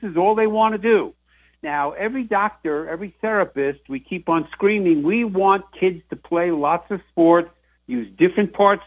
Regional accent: Massapequa, New York, United States; My hometown was in the Little League World Series last year, Massapequa, Long Island.

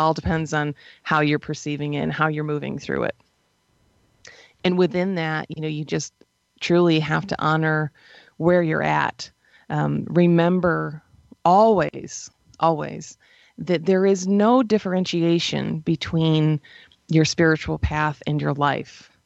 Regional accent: New York, United States; We're all from New York State. So we grew up having, by and large, you know, very white Christmases.

